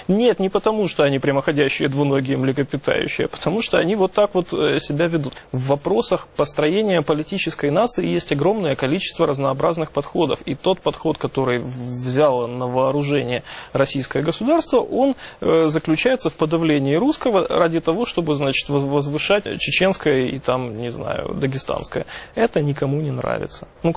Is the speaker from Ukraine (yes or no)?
yes; Ukraine; Ну, в политическом смысле у меня паспорт гражданина Украины. Очевидно, что я украинец. Я принадлежу к украинской политической нации